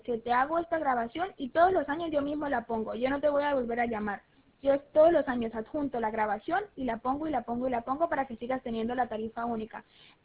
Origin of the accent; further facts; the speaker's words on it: Burjassot, Valencian Community, Spain; yo también soy de Valencia, soy de Burjasot, no sé si lo ha escuchado.